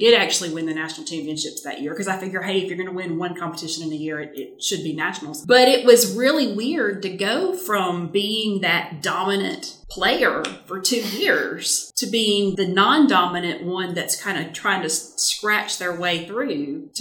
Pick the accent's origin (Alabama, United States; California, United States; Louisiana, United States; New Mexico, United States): Louisiana, United States; when somebody finds out I'm from Louisiana